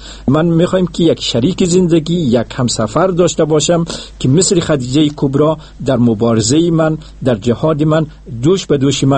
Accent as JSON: {"language": "Persian", "country": "Afghanistan", "tie": "born or raised there", "said": "من در یک قریه، در یک دیه عادی افغانستان متولد شدم، درسهای متوسطه را اونجا خواندم."}